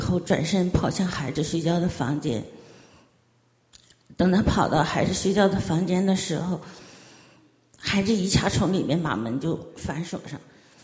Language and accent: Chinese; Shenyang, Liaoning, China; 我来自中国辽宁沈阳。